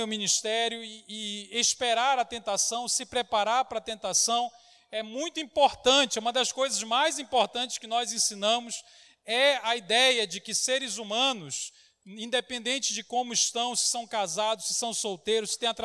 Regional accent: Belém, Pará, Brazil; also born or lived in Belo Horizonte; now in São Paulo, Brazil; Eu moro em São Paulo, recém-mudado, morava em Belo Horizonte, mas sou natural de Belém, do Pará, terra da … de Jesus Cristo

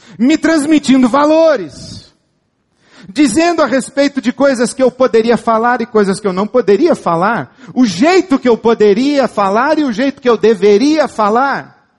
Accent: Brazil; Ser humano, masculino. Eu sou brasileiro.

